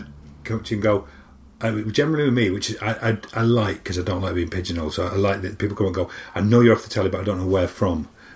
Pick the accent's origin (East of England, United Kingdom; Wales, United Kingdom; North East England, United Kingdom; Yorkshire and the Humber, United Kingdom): Yorkshire and the Humber, United Kingdom; Barnsley; now in London, United Kingdom; I was a kid from Barnsley, middle of nowhere. Came down to London